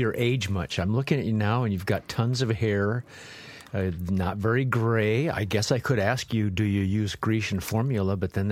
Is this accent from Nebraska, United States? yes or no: yes; Nebraska, United States; I grew up in Nebraska, where we have home of the Runza.